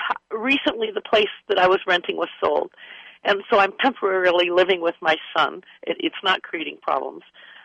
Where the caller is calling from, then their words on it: Santa Rosa, California, United States; From basically Santa Rosa, California.